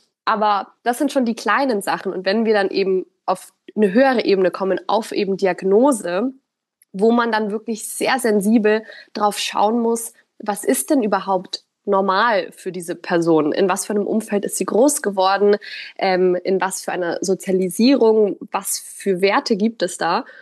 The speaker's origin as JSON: {"language": "German", "country": "Germany", "tie": "born or raised there", "first_language": "German"}